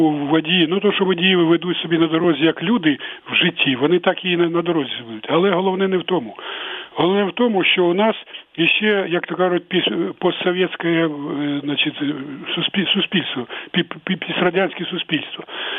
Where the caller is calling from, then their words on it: Kyiv, Ukraine; з Києва турбує.